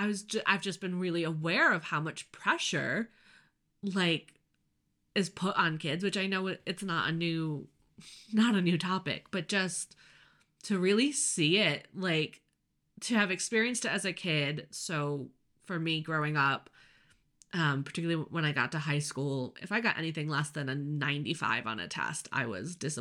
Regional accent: United States; but I grew up in the States.

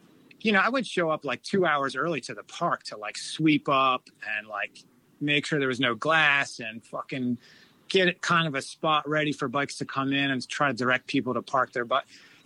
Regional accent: Philadelphia, Pennsylvania, United States; Cause obviously growing up around Philly, there's different clubs in this area in Maryland and Philly and New York and all that kind of shit.

